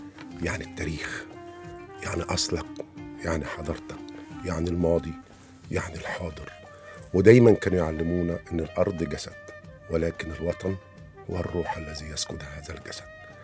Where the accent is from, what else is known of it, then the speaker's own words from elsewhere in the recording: Egypt; ودي شهادة أفتخر بيها إن أنا مصري